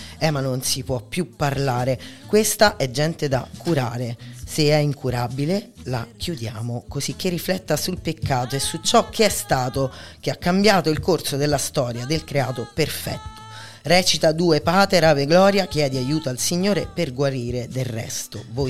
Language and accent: Italian; Rome, Lazio, Italy; siamo di Roma